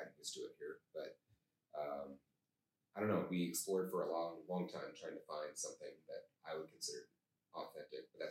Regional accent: Tucson, Arizona, United States; So I'm from Tucson, Arizona, and they have it's a chain there in Tucson.

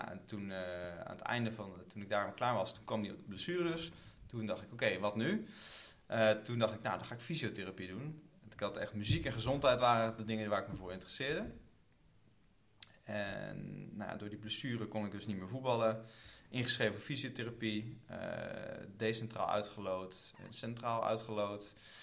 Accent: Tiel, Gelderland, Netherlands; also born or lived in Nijmegen; toen ik ben opgegroeid in Tiel. En toen ik naar Nijmegen verhuisde

